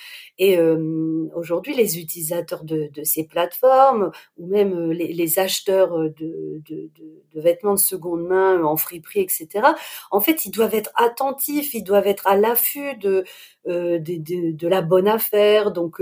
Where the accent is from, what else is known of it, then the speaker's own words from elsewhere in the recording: Lille, Hauts-de-France, France; Oui, en effet, je suis lilloise, la braderie de Lille, c'est vraiment, pour nous, c'est important.